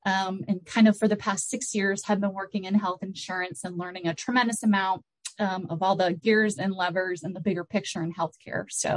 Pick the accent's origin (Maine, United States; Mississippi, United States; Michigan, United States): Maine, United States; I'm originally from Maine, a little town outside of Portland, Maine, actually. That's where I grew up.